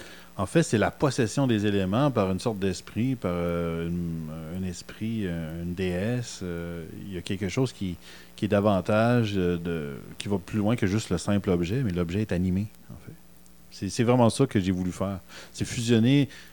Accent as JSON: {"language": "French", "region": "Quebec", "country": "Canada", "said": "Je suis conscient que je viens de l'Outaouais, mais j'adore le Québec maritime."}